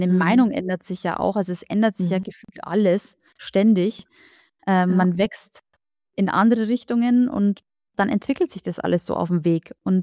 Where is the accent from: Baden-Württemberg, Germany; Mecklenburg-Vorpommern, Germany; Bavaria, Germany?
Bavaria, Germany; bei uns in Bayern und auch da, wo ich herkomme, Regensburg, München, die Ecke